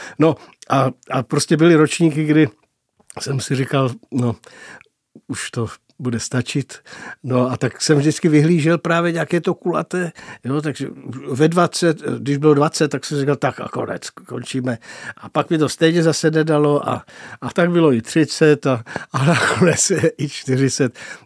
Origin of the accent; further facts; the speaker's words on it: Ústí nad Orlicí, Pardubice Region, Czechia; moved away as an adult; No, to je moje rodiště totiž. Tam já jsem až do maturity bydlel, pak jsem šel do Brna na pedagogickou fakultu.